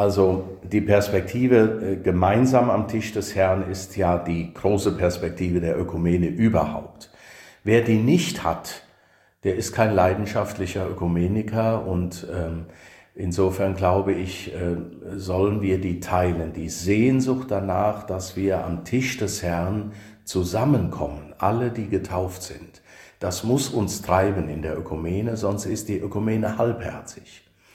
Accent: Niederfischbach, Rhineland-Palatinate, Germany; also born or lived in Kirchen; Also in Kirchen bin ich geboren, weil dort das Krankenhaus war, aufgewachsen in Niederfischbach

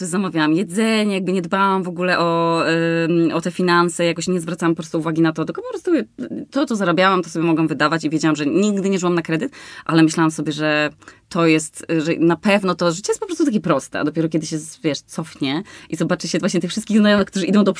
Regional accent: Olsztyn, Warmian-Masurian Voivodeship, Poland; A to niedaleko mnie, bo ja jestem z Olsztyna.

